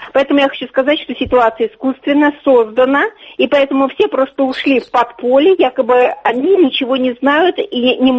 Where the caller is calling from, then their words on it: Moscow, Russia; Ну, вы знаете, что я тоже из Москвы